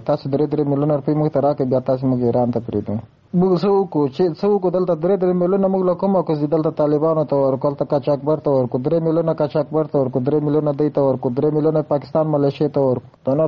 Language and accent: Pashto; Nimruz, Afghanistan; زه افغان یم د نمروز ولایت نه.